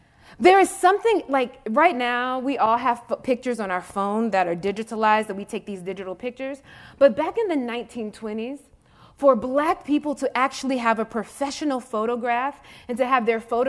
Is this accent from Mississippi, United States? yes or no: yes; Biloxi, Mississippi, United States; Princeton is a particular place, and so is Biloxi. And Biloxi is in the, it's like, people say the Bible Belt.